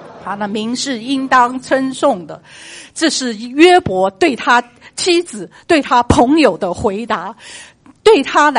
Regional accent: China; 我们中国人一讲忍，就是心的头上一把刀。

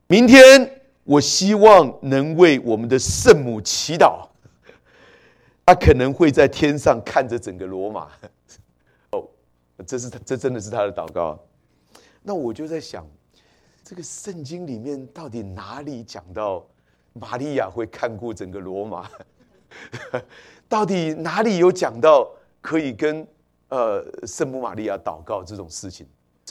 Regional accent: Taoyuan, Taiwan; 我们如果从国内来或从台湾来的弟兄姐妹都知道，那其实学生要准备联考，我很紧张的

